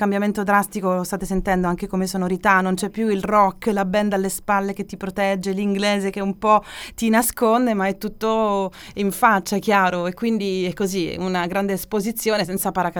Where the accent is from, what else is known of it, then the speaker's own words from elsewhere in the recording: Palermo, Sicily, Italy; moved away; Io sono emigrata da Palermo, dove era nato il progetto, no? Nell'anno 2000